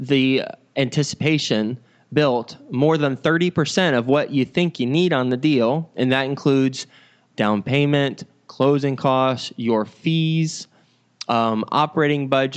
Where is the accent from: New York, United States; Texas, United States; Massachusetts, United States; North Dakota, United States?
Texas, United States; also born or lived in Flint; I was born in Flint, Michigan, so I know Michigan decently well, even though I grew up in Texas for the most part.